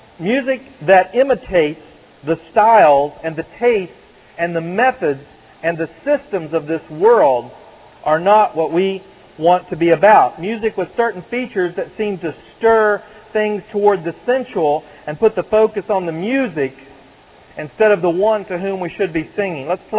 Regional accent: the South, United States; I'm from the South. I know my accent's funny sometimes

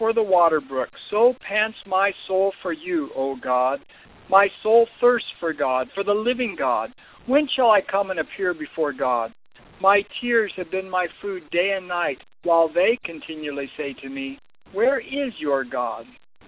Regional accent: Washington, United States; now in Idaho, United States; I'm originally from out west, born and raised in Washington State, before moving then to Idaho and living there for 16 years.

